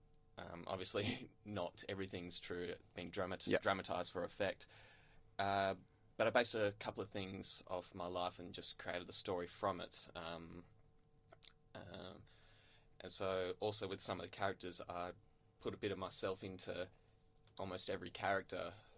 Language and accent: English; Perth, Western Australia, Australia; now in Melbourne, Australia; Yep, grew up in Perth. Moved over to Melbourne last year.